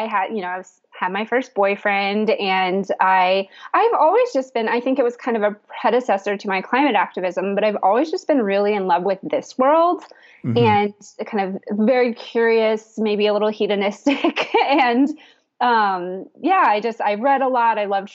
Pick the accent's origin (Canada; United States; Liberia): United States; North Carolina; we grew up in the Western North Carolina mountains, which are, you know, just absolute heaven.